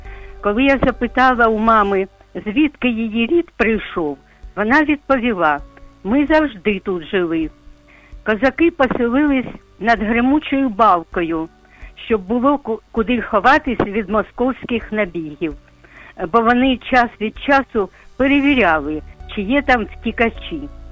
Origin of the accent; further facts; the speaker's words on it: Rovenky, Luhansk Oblast, Ukraine; Для мене Україна – це моє рідне місто Ровеньки.